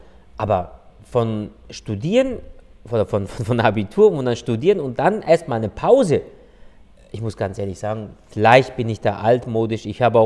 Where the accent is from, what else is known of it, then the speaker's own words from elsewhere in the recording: Eastern Anatolia, Turkey; now in Germany; ich bin ja, wie gesagt, in Ostanatolien geboren und wir sind auch ganz, so ganz einfach und ganz normal aufgewachsen und auch erzogen worden